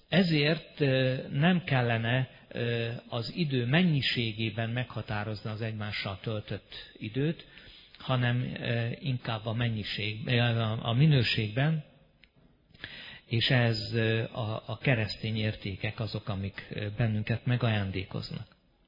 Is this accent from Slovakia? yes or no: no; Hungary; És én, aki Magyarországról jöttem